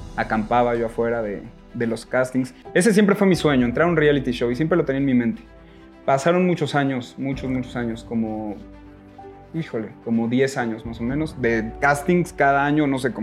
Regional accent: Mexico City, Mexico; also born or lived in Puebla; nací en Ciudad de México. Y he vivido en muchos lados. Siempre me preguntan, ¿de dónde eres? Y pues nací en Ciudad de México, pero digo, soy de México, de todo, pues del país. Porque viví en Puebla, hice la primaria en Puebla.

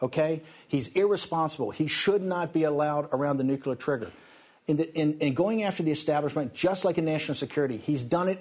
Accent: Ireland; I got it. You know, I'm Irish. I got my black book, and I got him.

